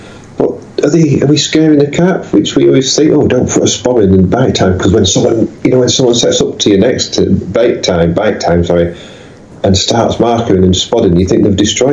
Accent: Yorkshire and the Humber, United Kingdom; As a Yorkshireman

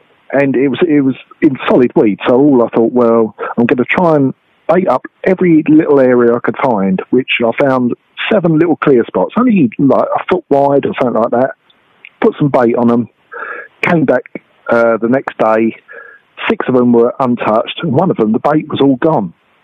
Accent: South East England, United Kingdom; You know, I was born and brought up in the Darent Valley

